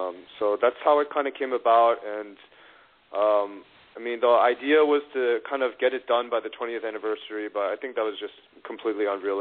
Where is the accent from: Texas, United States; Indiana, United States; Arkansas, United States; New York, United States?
New York, United States; also born or lived in Los Angeles, United States; because I'm from New York, but I went to L.A. for college